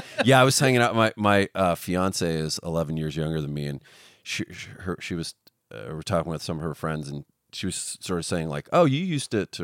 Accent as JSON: {"language": "English", "region": "California", "country": "United States", "said": "I'm from Northern California."}